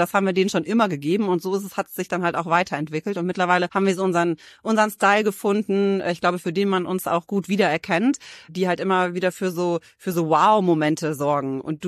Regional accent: Rhineland, Germany; wir kommen aus dem Rheinland, wir reden auch gerne, wir lachen auch gerne.

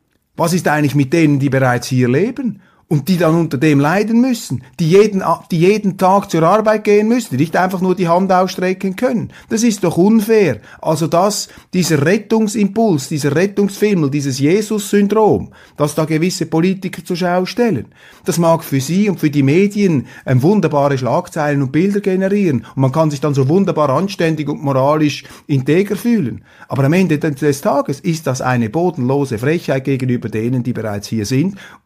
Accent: Switzerland; gerade wir als Schweizer dürfen uns erst recht nicht einnebeln lassen, weil wir sind nicht einer dieser mächtigen Riesen.

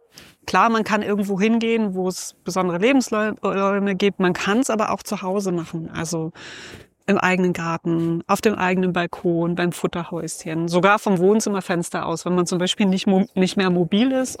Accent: Düsseldorf, North Rhine-Westphalia, Germany; ich bin ja in Düsseldorf aufgewachsen, ganz in der Nähe vom Nordfriedhof. Und das ist ein ganz großer alter Friedhof.

